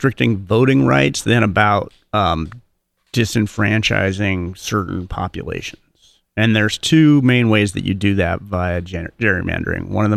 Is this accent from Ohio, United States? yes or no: no; Oregon, United States; I don't have a lot of on the ground detail anywhere except Oregon, which I'm from Oregon